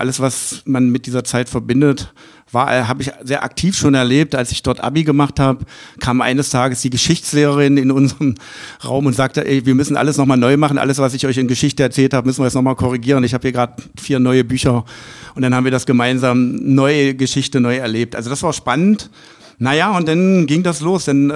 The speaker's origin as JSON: {"language": "German", "town": "Biederitz", "region": "Saxony-Anhalt", "country": "Germany", "tie": "born or raised there", "said": "Ja, in Biederitz, tolles Dorf. Wir haben da unheimlich schöne Jugend-Kindheit gehabt. Ich bin da zur Schule gegangen."}